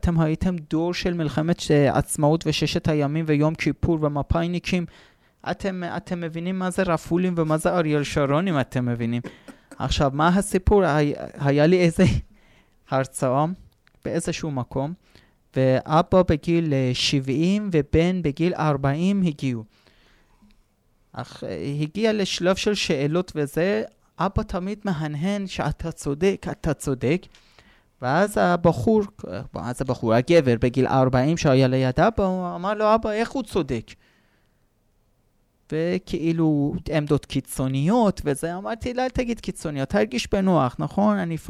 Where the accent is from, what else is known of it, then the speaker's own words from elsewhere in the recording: Iran; moved away as an adult; now in Israel; עכשיו אני בגיל 43, אבל אני חינוך איראני. עליתי בגיל 23, אני גדלתי בחינוך מוסלמי של משפרות המהפכה. אני עדיין בחינוך האיראני, הטורקי, הסובייטי, אני בא משם.